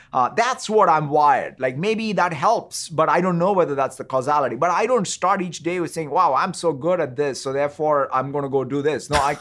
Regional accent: Hyderabad, Telangana, India; And so I grew up in Hyderabad where obviously Urdu poetry was in the air.

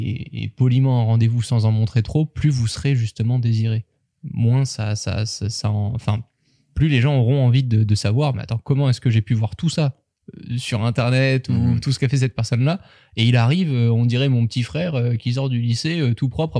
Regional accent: Monaco; Et je peux vous le partager en tant que bon monégasque.

